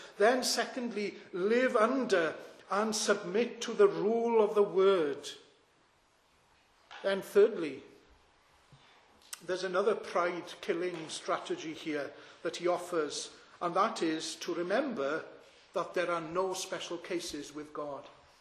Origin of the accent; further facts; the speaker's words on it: Aberystwyth, Wales, United Kingdom; I can remember going back many years how I was raised in the Welsh Evangelical Church in Aberystwyth.